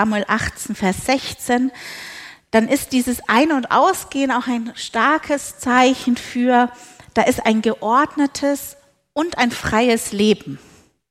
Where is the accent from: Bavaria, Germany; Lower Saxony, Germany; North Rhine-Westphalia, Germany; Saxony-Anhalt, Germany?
Bavaria, Germany; ich bin ja im Allgäu aufgewachsen